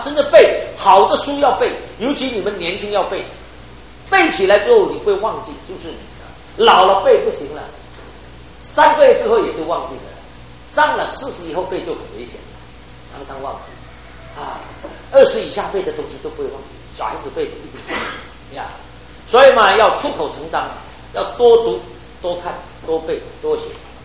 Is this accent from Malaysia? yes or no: no; Fujian, China; 我来福建讲道，大家觉得亲切，为什么？我是福建人嘛